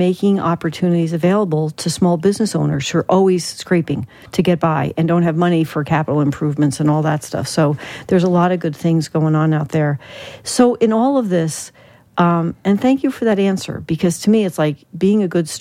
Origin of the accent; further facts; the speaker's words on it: New Jersey, United States; I'm from Jersey, and our well went dry.